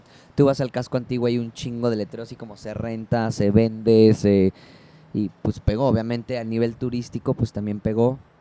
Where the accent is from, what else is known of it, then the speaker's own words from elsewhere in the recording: Mexico; a mi México no me lo van a quitar, obviamente, del mapa. Está en primer lugar.